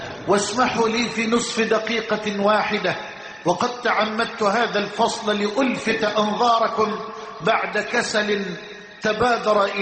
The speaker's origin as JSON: {"language": "Arabic", "country": "Egypt"}